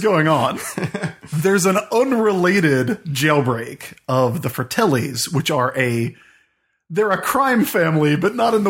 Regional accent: South Carolina, United States; I grew up in South Carolina, so Charleston has a lot of piracy

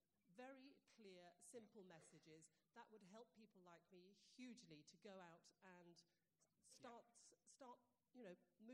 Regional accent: Hillingdon, London, United Kingdom; I'm from Hillingdon.

